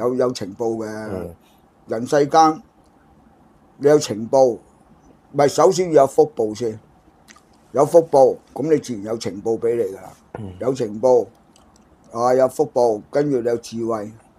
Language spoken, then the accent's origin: Cantonese; China; 咁我哋作為中國人梗係反對啦。